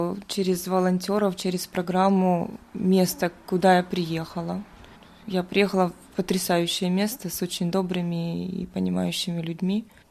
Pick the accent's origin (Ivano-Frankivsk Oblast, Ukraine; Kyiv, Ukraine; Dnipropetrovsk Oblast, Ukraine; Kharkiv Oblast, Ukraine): Dnipropetrovsk Oblast, Ukraine; Kryvyi Rih; German is a second language; moved away as an adult; ich komme aus der Ukraine. Ich komme aus der Kryvyi Rih-Stadt von Dnipropetrovsk-Region und ich bin hier mit meinen Söhnen. Ja, ich spreche Deutsch ein bisschen